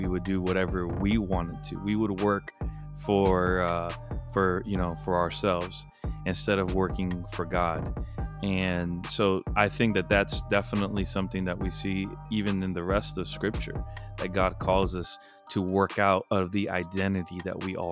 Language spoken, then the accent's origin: English; Homestead, Florida, United States; also born or lived in Miami; And so so I'm originally from Miami, Florida. I was born in Miami. I came to essentially, I was raised and went to school and I got married in a small town called Homestead, Florida